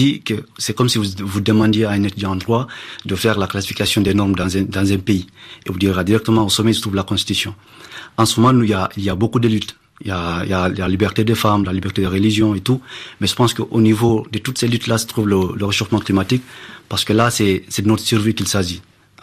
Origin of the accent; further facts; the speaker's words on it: Guinea; Par exemple, chez nous en Guinée